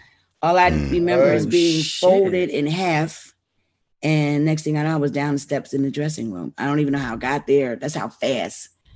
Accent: Philadelphia, Pennsylvania, United States; Like, you can clearly see it's not because I'm from Philly.

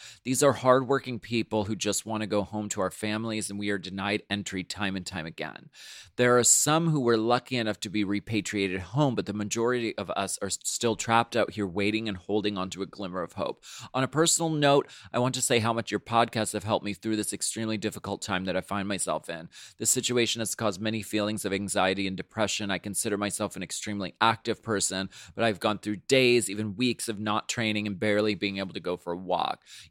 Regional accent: Toronto, Ontario, Canada

